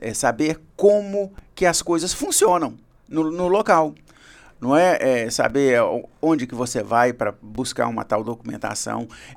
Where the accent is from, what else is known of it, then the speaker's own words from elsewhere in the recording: Brazil; o brasileiro, a gente leva por diminutivo tudo...